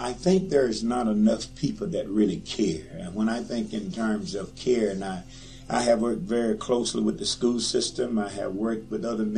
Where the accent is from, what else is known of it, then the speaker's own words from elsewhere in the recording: Mississippi, United States; also born or lived in Florida; But, however, I was born in Florida. But at an early age, we moved back to Mississippi.